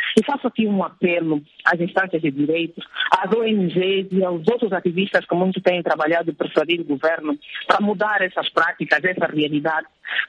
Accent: Angola; Nós somos angolanos em qualquer parte do mundo que formos

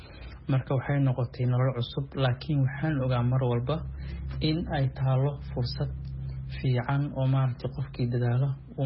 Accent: Eritrea; also born or lived in Gedo, Somalia; now in Australia; Soomaaliya waxaan kasoo tegay aniga oo yar. Waxaan noloshayda inta badan aan kusoo qaatay ee aan kusoo barbaaray dalka Eritrea, halkaas oo aan ku aheen qaxooti inta badan muddo ilaa 12 sano ilaa 13 sano ah. Waxaan imid dalka Australia 2013.

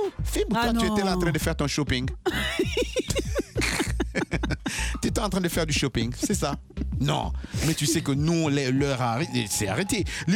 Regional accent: United States; On ne peut pas me déporter ici parce que je suis américain, mon ami.

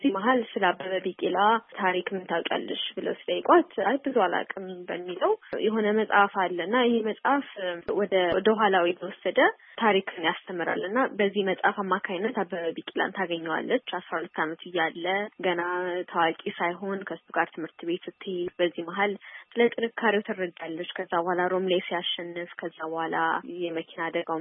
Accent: Addis Ababa, Ethiopia; የተወለድኩት እና ያደግኩት አዲስ አበባ ነው፣ ጠና ተራ ኮርሲ አካባቢ።

